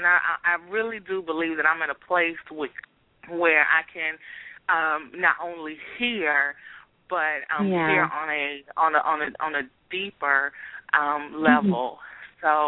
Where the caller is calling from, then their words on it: Nashville, Tennessee, United States; And this is … calling from Nashville.